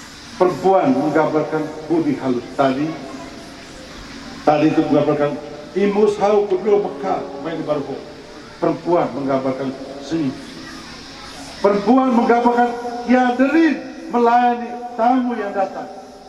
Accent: East Nusa Tenggara, Indonesia; bagi kehidupan kita orang Manggarai

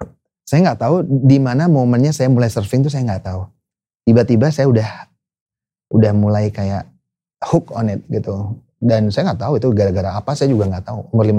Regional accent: Legian, Bali, Indonesia; And then we move to a place in Legian. Kita lahir besar tuh di Legian. Cuma 100 meter dari pantai

